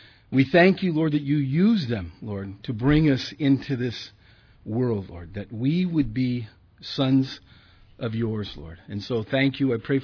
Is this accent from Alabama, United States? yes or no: no; Texas, United States; born there; I was born in Texas, so I'm probably more American than most of you, so. But now I reside in Los Baños